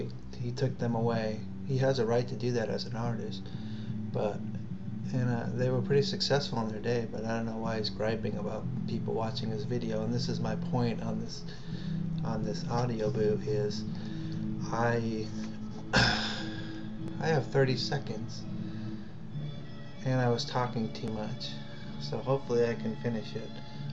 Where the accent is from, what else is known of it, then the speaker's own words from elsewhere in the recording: Northeast, United States; it's because of growing up in the Northeast, and actually my radio station in my hometown was called Northern New England's